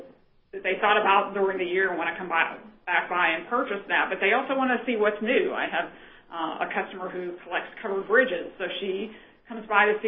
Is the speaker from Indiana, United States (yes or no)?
yes; Indiana, United States; which this will be my first show in Ohio County, and I'm actually from Ohio County